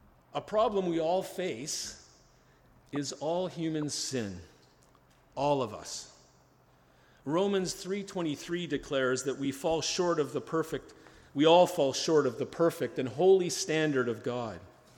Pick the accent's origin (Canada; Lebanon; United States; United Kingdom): Canada; Advertising and the culture tell me I am Canadian. And while I am